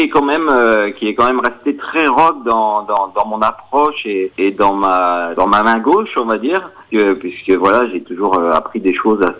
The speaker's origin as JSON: {"language": "French", "town": "Saint-Dizier", "region": "Grand Est", "country": "France", "tie": "born or raised there", "also_born_or_lived": "Vosges / Reims", "said": "moi, je suis Vosgien de base, d'origine. J'ai immigré après à Saint-Dizier jusqu'à, voilà, 18 ans. Et puis après, Reims."}